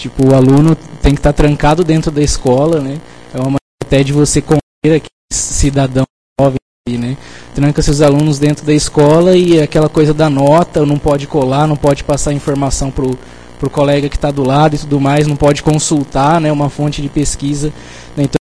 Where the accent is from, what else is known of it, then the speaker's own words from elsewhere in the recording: Cuiabá, Mato Grosso, Brazil; now in Porto Alegre, Brazil; sou do Fora do Eixo, né? Morei a vida inteira em Cuiabá e estou há 3 meses aqui em Porto Alegre, né?